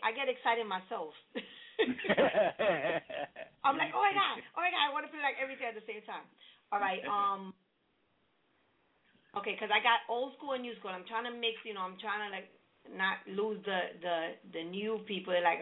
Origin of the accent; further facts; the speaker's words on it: New York, United States; now in Philadelphia, United States; I'm a New Yorker, too, and I'm in Philly.